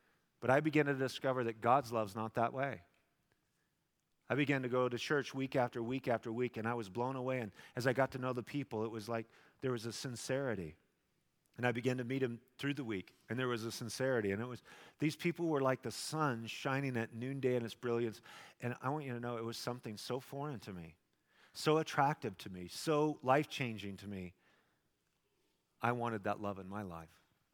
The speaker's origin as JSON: {"language": "English", "town": "Twin Falls", "region": "Idaho", "country": "United States", "tie": "born or raised there", "said": "And we're cruising in Twin Falls, my hometown."}